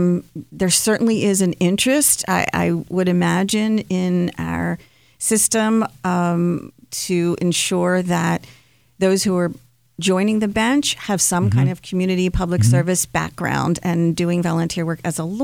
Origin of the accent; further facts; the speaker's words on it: Baltimore, Maryland, United States; I am from Baltimore, born and bred.